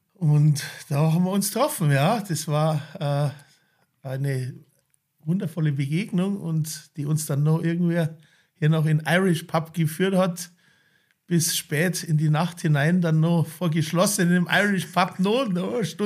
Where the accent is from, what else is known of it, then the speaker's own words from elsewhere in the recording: Partenkirchen, Bavaria, Germany; Ja, ich bin in Partenkirchen aufgewachsen.